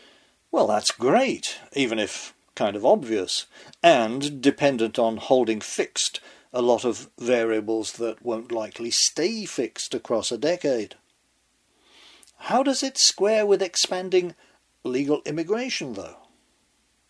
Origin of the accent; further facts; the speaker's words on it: United States; The short answer to that is that as an American, I don't want anyone living in the shadows in this land of the free.